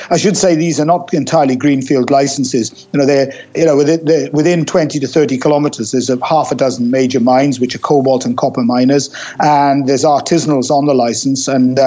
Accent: Wales, United Kingdom; I'm Welsh, and I grew up in South Wales and with family in the coal mining industry.

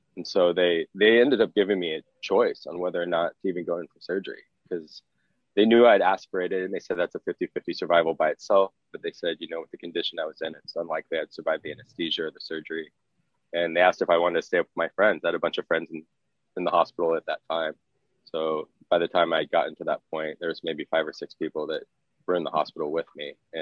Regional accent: Portland, Oregon, United States; also born or lived in Sacramento, California; So growing up, I started in Sacramento, California. I was only there till I was about seven, though, and moved to Portland.

